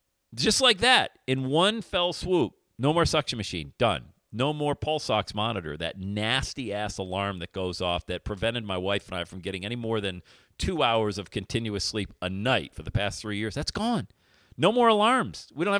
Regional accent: Bradford, Pennsylvania, United States; also born or lived in Loveland, Ohio; my hometown of Bradford, PA, my adopted hometown of Loveland, Ohio

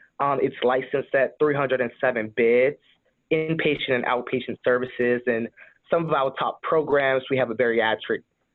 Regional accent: Washington, District of Columbia, United States; I'm from Washington, D.C. originally. I grew up in the city.

